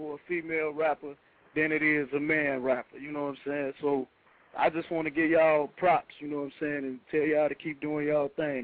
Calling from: Chicago, Illinois, United States; I'm calling from Chicago.

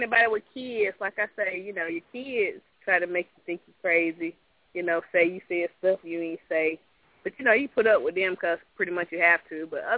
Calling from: Lithia Springs, Georgia, United States; I'm calling from Lithia Springs.

